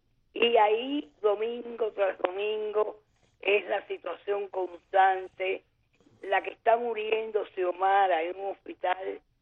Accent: Cuba

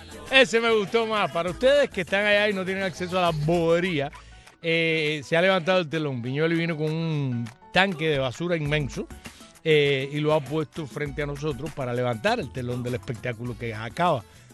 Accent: Cuba; soy una cubana

